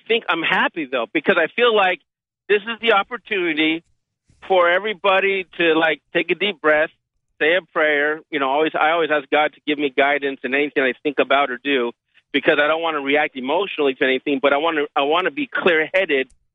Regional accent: California, United States; I'm a truck driver, and I'm from California.

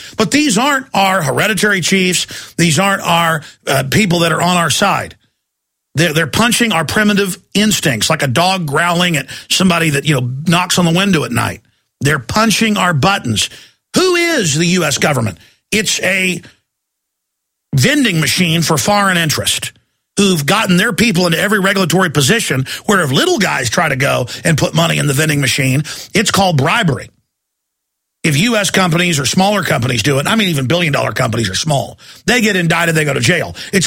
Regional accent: England, United Kingdom; but I as an Englishman get something from it.

